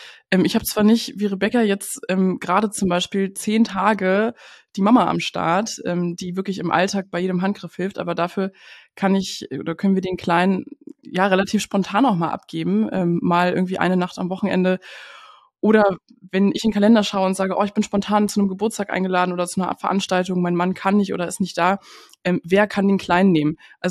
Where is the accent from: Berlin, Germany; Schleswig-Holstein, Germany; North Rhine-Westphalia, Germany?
Berlin, Germany; born there; Ich bin in Berlin geboren und ja, wohne ja mittlerweile auch ein bisschen außerhalb.